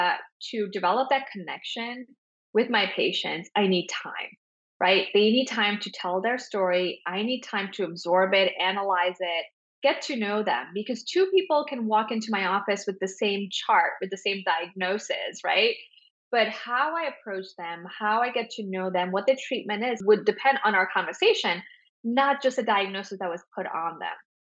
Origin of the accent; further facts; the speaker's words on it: India; growing up in India